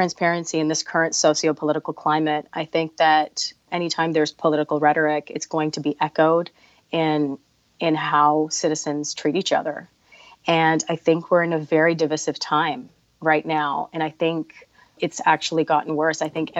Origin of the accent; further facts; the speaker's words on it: United States; for me as an American, I feel like, after 9/11, we almost had to become hyper-patriotic